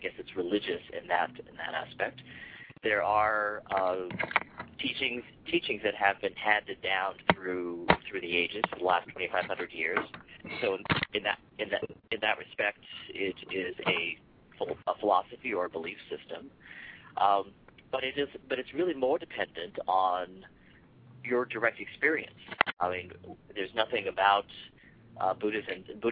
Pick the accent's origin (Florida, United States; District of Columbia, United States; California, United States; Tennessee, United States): California, United States; Los Angeles; I'm an L.A. native. I was born and raised in Los Angeles, first of all